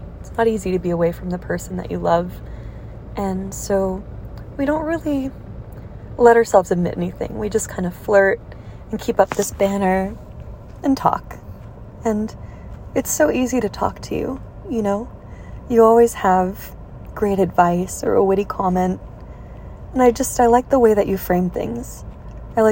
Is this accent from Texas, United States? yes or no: no; Chicago, Illinois, United States; now in California, United States; You know, I'm actually originally from Chicago too. I wonder if any of you can hear it in my voice. I don't think I have an accent anymore, but a lot of people in California seem to pick up on it